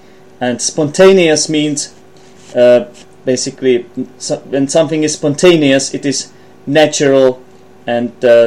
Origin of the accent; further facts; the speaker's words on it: Czechia; and you know I'm from the Czech Republic, I'm Czech, and you might think all Czechs are like this.